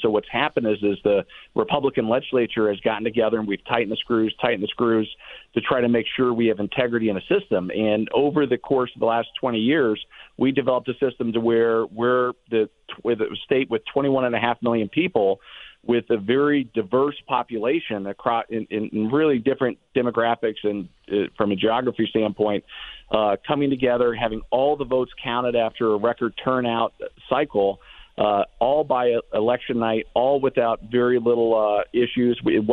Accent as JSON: {"language": "English", "region": "Florida", "country": "United States", "said": "one of the reasons why is because I'm from Florida. Florida's the gold standard."}